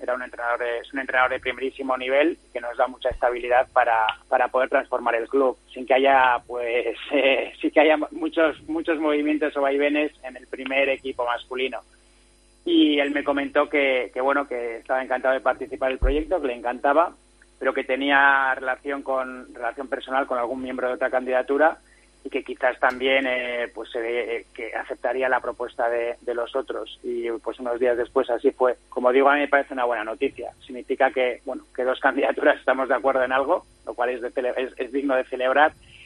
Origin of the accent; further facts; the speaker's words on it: Bilbao, Basque Country, Spain; simplemente lo hice porque soy de Bilbao y no quería ningún conflicto aquí